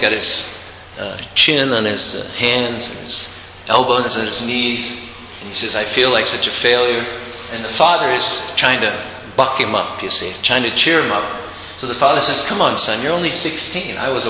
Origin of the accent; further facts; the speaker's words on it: Utah, United States; We're from Utah Valley, right?